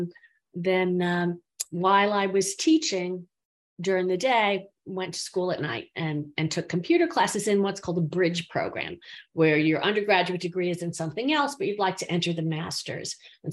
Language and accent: English; Long Island, New York, United States; also born or lived in Bronx; So I was born in the Bronx and grew up on Long Island. Went to public schools there.